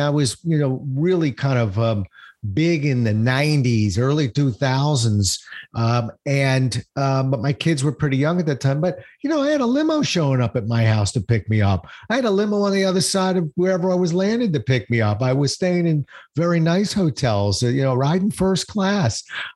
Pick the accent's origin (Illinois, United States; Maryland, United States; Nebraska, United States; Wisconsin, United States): Maryland, United States; Silver Spring; I've never lived more than 20 minutes from where I was born. So I was born in Silver Spring, Maryland, of all places.